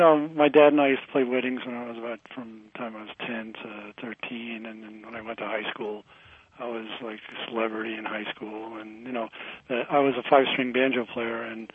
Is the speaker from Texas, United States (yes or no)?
no; Brooklyn, New York, United States; also born or lived in Greenwich Village, New York City; I grew up in Greenwich Village, a very poor Italian family. And, my parents moved to Brooklyn when I was about 3 years old, and I grew up in an Irish neighborhood where I was constantly beat up as a little Italian kid.